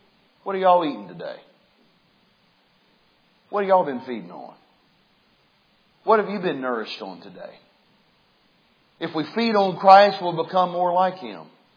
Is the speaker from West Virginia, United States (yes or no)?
yes; West Virginia, United States; Y'all need to remember, I'm from West Virginia. I like brown beans and cornbread.